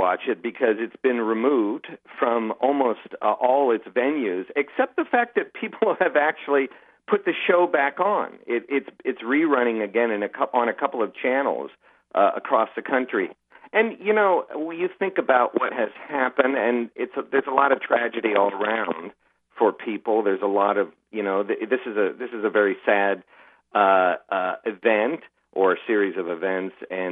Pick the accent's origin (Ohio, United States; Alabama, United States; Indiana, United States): Ohio, United States; I was raised in Ohio, not a barbecue hotbed, so to speak.